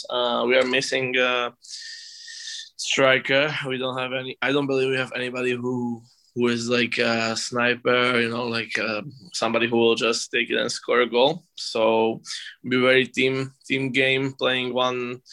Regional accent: West Slovakia, Slovakia; English is a second language; I'm from West, so I'm from Bioslovakia.

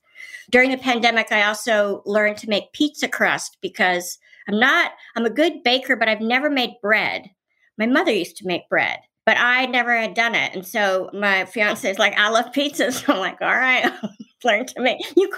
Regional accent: Washington, District of Columbia, United States; also born or lived in Paris; when I grew up in Washington, D.C., and they were stationed abroad when my brother and I were born. I have a brother who's a year older than me, and he was born in London and I was born in Paris.

